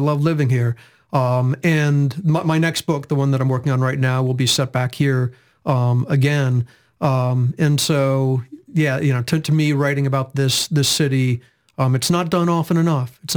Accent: Chicago, Illinois, United States; moved away; I grew up in Chicago. I'm not sure if I view that as home or if I view this as home.

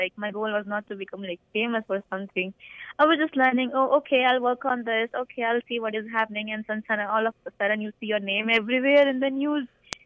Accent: India; English is a second language; now in United States; And also, like, I'm from India, so my my university where I went for undergrad, they contacted me

